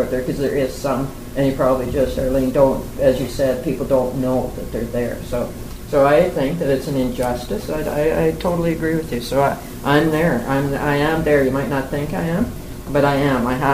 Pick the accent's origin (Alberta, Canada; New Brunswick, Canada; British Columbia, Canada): Alberta, Canada; So I came from Alberta.